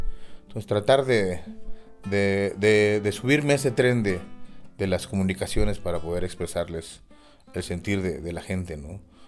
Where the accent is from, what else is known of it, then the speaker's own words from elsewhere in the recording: Pátzcuaro, Michoacán, Mexico; born there; es nahua de Xalitla, Guerrero, y mi mamá vinizá de Juchitán, Oaxaca. Se conocieron en Pátzcuaro y yo nací de ese idilio en Pátzcuaro, pero desde muy pequeño fui criado por la cultura de mi madre en colaboración con mi jefe.